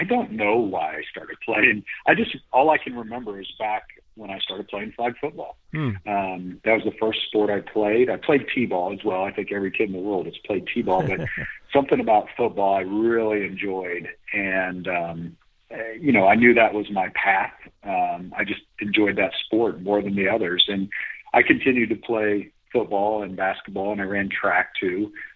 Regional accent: Kansas City, Kansas, United States; born there; I was born in Kansas City, Kansas, and there's five of us.

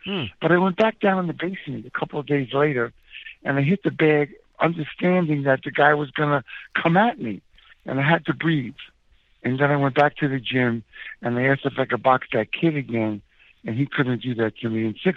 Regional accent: Huntington, New York, United States; also born or lived in Manhattan, United States; I was born in Manhattan, and we moved out to Huntington, Long Island, when it was mostly old farmland, and we grew up there in a small house.

